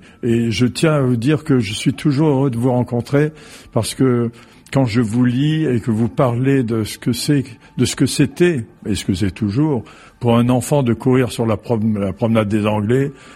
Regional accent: Nice, Provence-Alpes-Côte d'Azur, France; quand j'ai grandi à Nice, mais je ne ressemblais pas aux Niçois. J'avais pas le type physique des Niçois.

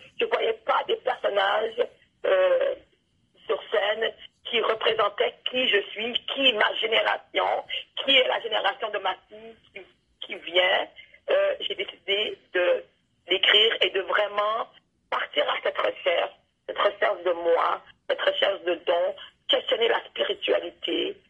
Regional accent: Canada; accent: Canadian; ils voulaient entendre mon accent canadien.

